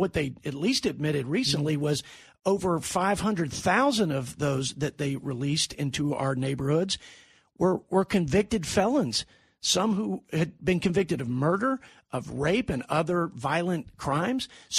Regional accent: Texas, United States; As a Texan, I can tell you they've empowered and enriched these terrorist cartels

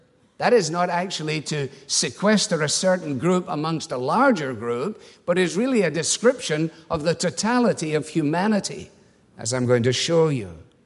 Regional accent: Scotland, United Kingdom; as a Scot, that was and remains a significant issue.

